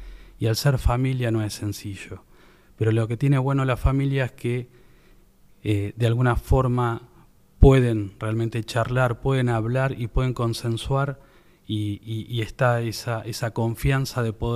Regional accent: Tigre, Buenos Aires Province, Argentina; bueno, nosotros somos de Tigre, la zona de General Pacheco

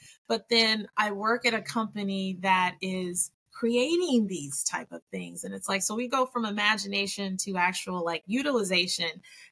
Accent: the South, United States; And I'm from the South, right?

